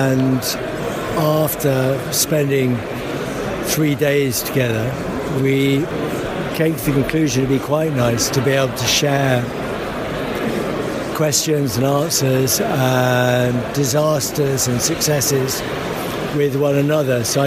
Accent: London, United Kingdom; now in South coast, United Kingdom; I think I'm still a Londoner, but I've moved down to the south coast with all the other old people.

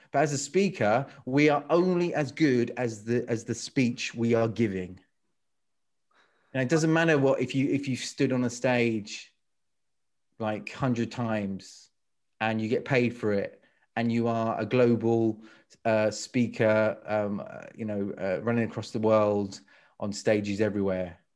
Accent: Watford, East of England, United Kingdom; born there; moved away as an adult; my father's from a Londoner. My mother was French Maltese, and I was born in Watford.

